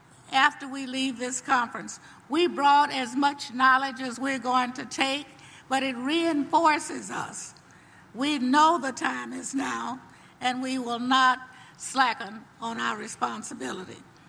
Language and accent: English; Texas, United States; and I'm a Texan.